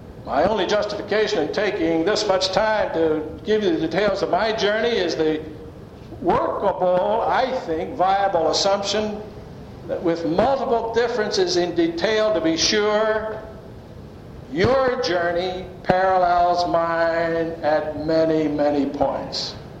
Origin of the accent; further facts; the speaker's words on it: Denton, Maryland, United States; And I grew up in Denton, Maryland in the late 20s and 30s.